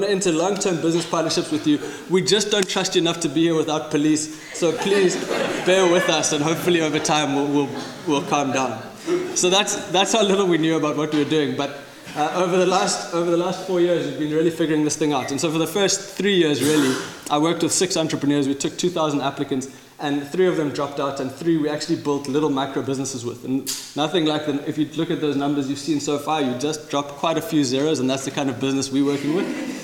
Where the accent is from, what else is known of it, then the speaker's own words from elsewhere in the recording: South Africa; a weird country to grow up in, but it really tied me to this idea of myself as a South African, but more importantly as a new South African